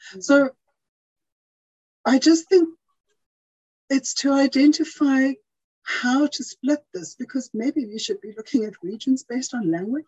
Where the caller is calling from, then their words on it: Johannesburg, Gauteng, South Africa; I'm speaking from Johannesburg in South Africa.